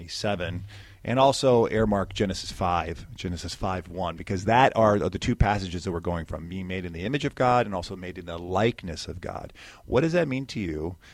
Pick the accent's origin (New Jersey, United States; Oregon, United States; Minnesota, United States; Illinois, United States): Illinois, United States; Chicago; accent: Chicago; now in Stuart, United States; Podcast, my Chicago accent just came out.